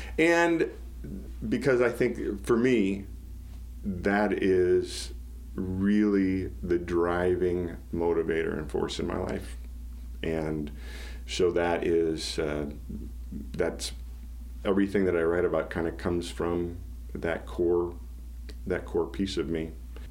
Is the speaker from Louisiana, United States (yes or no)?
no; Des Moines, Iowa, United States; now in Pella, United States; I mean, I grew up in Des Moines, but my family was kind of Northwest Iowa Dutch in its cultural heritage, and you know, now living in Pella